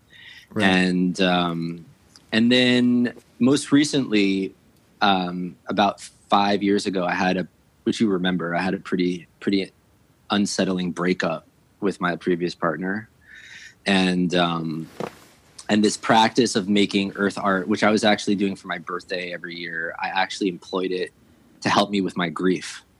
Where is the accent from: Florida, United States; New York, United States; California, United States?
New York, United States; Dix Hills; New York. This was in New York. This is in Dix Hills.